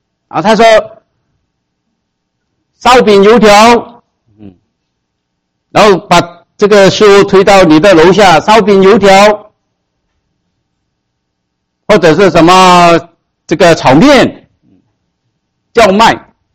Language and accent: Chinese; Malaysia; 我是马来西亚来的。